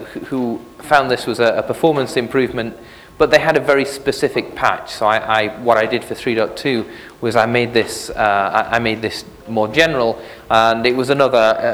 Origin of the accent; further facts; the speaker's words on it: England, United Kingdom; now in United States; You know, being originally a Brit and now an American, of course, I have the usual sort of English complete myopia.